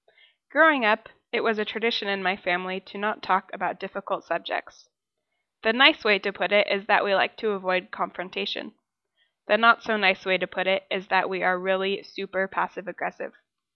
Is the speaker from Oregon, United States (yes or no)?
yes; Portland, Oregon, United States; now in Lyon, France; Lyon is roughly the same population as my hometown in the USA, just a bit more concentrated. Portland has one of the best public transportation systems in the States